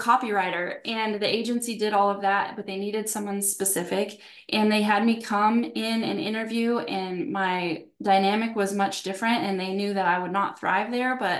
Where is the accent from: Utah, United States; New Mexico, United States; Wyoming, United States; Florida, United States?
New Mexico, United States; born there; now in Stephenville, United States; I was born in New Mexico, and Stephenville is known as the cowboy capital of the world.